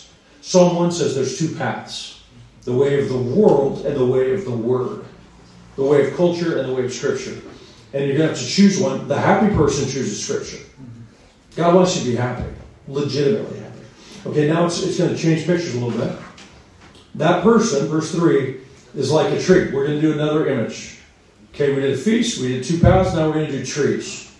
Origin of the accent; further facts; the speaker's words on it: the West, United States; I grew up in the West, you know, where the cowboys in America used to live.